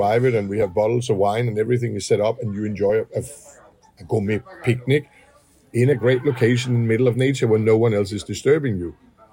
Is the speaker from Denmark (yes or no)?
yes; Denmark; we are from Denmark.